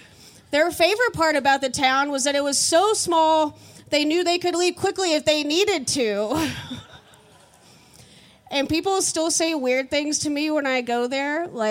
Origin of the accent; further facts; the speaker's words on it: Kentucky, United States; now in Boston, United States; And I'm new to Boston, too, so it's really cool to get to come to things like this. I moved here from the Midwest. I grew up in a really small town in Kentucky on a farm.